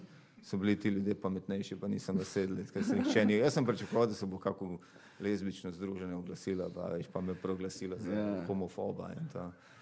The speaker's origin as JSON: {"language": "Slovenian", "town": "Maribor", "region": "Drava", "country": "Slovenia", "tie": "born there", "lives_now": "Ljubljana, Slovenia", "said": "jaz sem se rodil v Mariboru, v Ljubljani živim."}